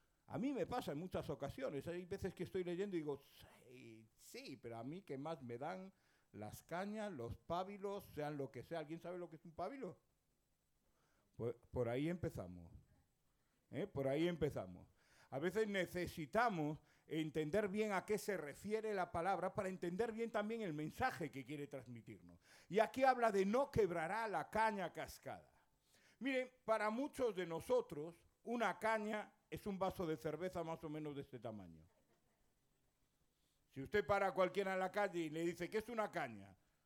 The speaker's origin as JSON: {"language": "Spanish", "region": "Galicia", "country": "Spain", "said": "Yo que soy gallego de toda la vida, soy made in Galicia"}